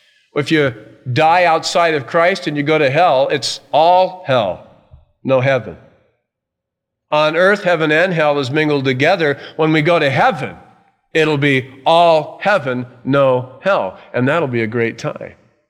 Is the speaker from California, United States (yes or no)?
yes; California, United States; I was raised in Southern California, raised right here next to the mountains.